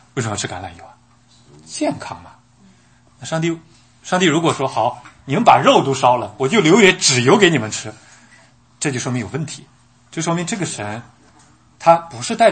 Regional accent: China; 所以我们中国叫请神容易送神难

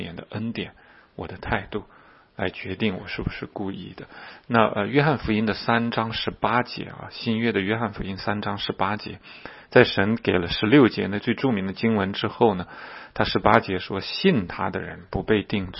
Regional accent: China; 就像我们在中国长大的孩子们，我们从小都没有接触过是灵魂体的概念

